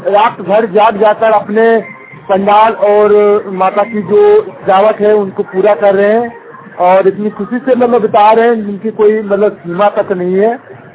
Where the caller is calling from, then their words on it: Jharkhand, India; जिला कोडरमा … बोल रहा हूँ। मैं यह बताना चाहता हूँ कि आज इतना खुशी का दिन है हमारे गांव में, बैराडी पंचायत में